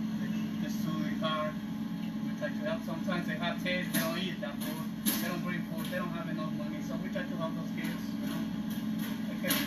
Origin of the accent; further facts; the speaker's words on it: Mexico; moved away; I'm from Mexico, so I've been here like for 15 years now.